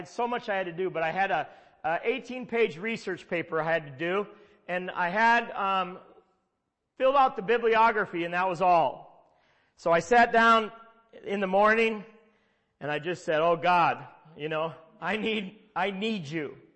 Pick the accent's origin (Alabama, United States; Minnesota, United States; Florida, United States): Minnesota, United States; I'm from Minnesota, so we don't play that, but these guys had taught me.